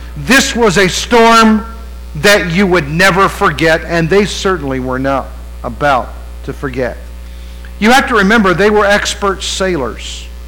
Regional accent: West Virginia, United States; When I grew up in West Virginia, I remember growing up there and we had school drills.

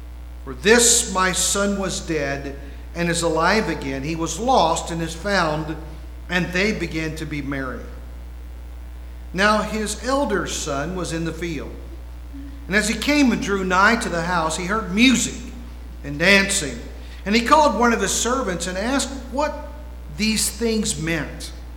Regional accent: West Virginia, United States; Sorry, I'm from West Virginia. You know, what can I say? So, we speak West Virginian, you know. I know two languages, English and West Virginian.

